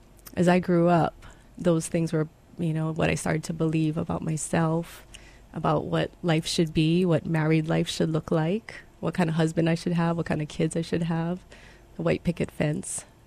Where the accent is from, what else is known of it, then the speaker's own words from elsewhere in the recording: Honolulu, Hawaii, United States; Well, I grew up in Hawaii Kai, and I went to MidPac, graduated in 86